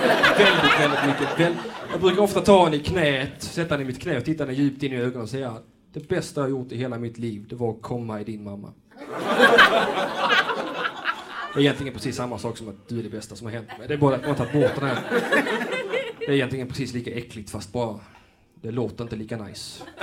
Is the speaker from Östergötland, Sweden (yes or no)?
no; Lund, Skåne, Sweden; Jag är faktiskt själv från Lund